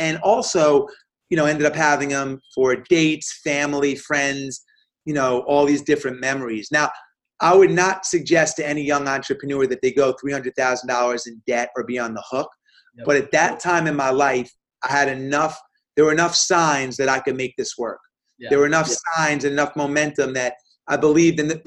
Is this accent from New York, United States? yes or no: yes; New York, United States; So I went to the New York Yankees. I'm a New Yorker.